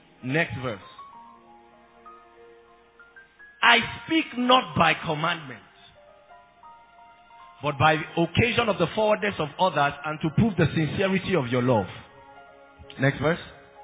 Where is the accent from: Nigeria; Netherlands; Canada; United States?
Nigeria; I have never asked myself, wait to, is it possible that I'm not a Nigerian?